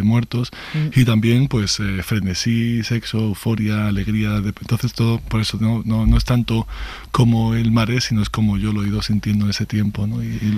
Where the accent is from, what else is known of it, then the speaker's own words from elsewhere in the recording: Estepona, Andalusia, Spain; Bueno, yo nací en Estepona. Crecí allí. Ahora he vuelto en los últimos años a Estepona.